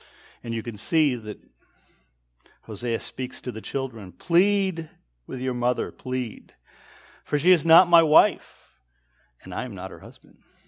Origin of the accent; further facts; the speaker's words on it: Michigan, United States; I'm half Canadian. I grew up in Michigan, so I can claim these guys.